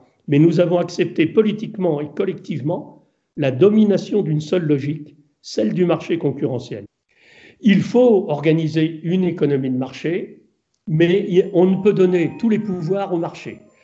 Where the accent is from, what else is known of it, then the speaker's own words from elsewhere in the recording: Brittany, France; L'une des dernières entreprises fabriquant des masques existant en France était dans mon pays natal, dans les Côtes-d'Armor, près de Saint-Brieuc.